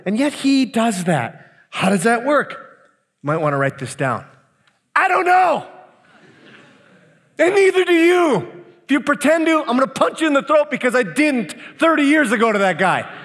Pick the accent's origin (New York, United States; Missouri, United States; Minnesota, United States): Minnesota, United States; I'm gonna give you what, for me, and I'm from the Iron Range, so I like to keep things simple.